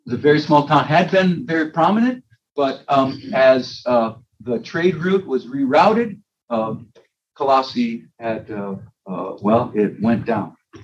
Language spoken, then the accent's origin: English; Minnesota, United States; My background is I grew up in Minnesota.